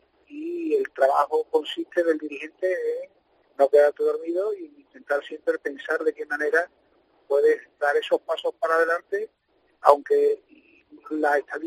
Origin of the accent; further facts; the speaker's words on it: Seville, Andalusia, Spain; no me considero un gaditano más porque yo soy sevillano